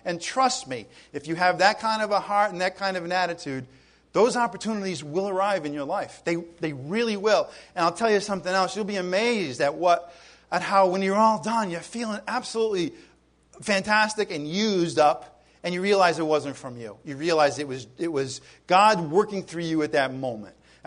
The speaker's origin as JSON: {"language": "English", "country": "Ireland", "said": "You know, I'm going to just smack them right now. I'm Irish."}